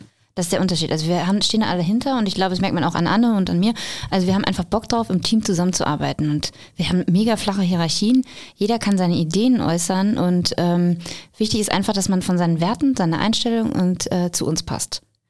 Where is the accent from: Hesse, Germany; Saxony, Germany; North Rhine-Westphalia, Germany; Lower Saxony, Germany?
North Rhine-Westphalia, Germany; Wir kommen aus dem Münsterland, da ist man einfach total bodenständig und so sind wir auch.